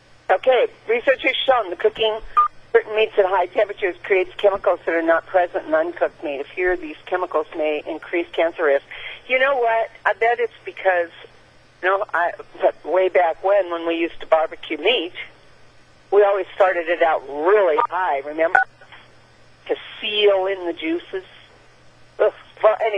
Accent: Washington, United States; First of all … I'm here from Washington State.

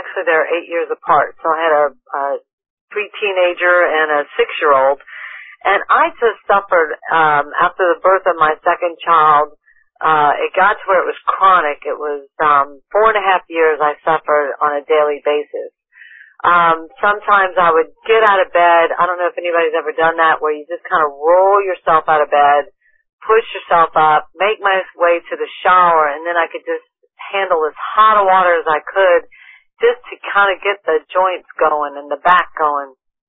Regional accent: New Orleans, Louisiana, United States; now in Florida, United States; No, I'm originally from New Orleans.

